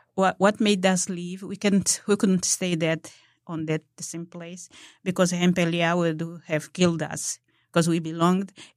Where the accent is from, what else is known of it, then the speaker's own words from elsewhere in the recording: Angola; moved away; Angola. We came from Angola